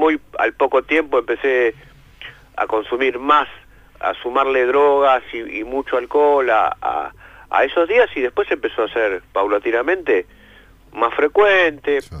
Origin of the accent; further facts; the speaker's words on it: Buenos Aires, Argentina; Mira, yo soy de Buenos Aires